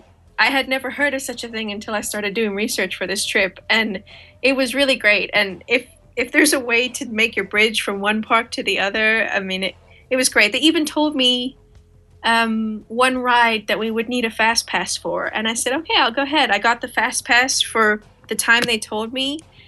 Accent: Ireland; I grew up in Ireland and I have a lot of English friends.

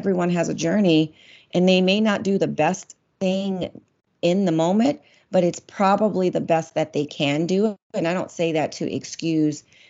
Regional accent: the South, United States; we grew up in the South

